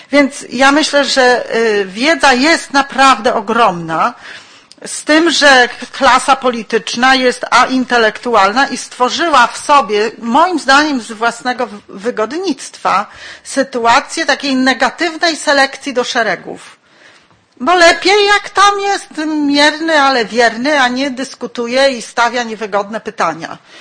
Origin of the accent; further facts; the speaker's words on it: Poznań, Greater Poland Voivodeship, Poland; ja jestem z Poznania